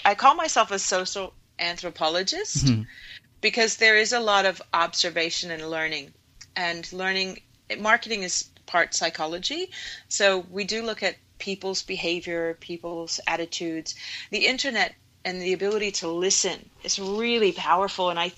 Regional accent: Virginia, United States; somebody said to me as a child growing up in Virginia

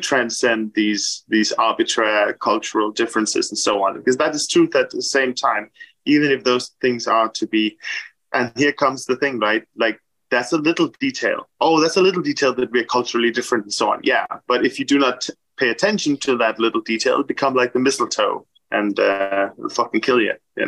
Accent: Bornholm, Capital Region of Denmark, Denmark; Like, I grew up in Bornholm, it's a small island.

